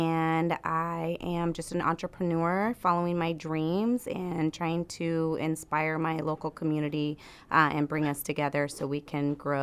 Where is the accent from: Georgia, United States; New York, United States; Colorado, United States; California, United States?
California, United States; I grew up on Silver Strand Beach.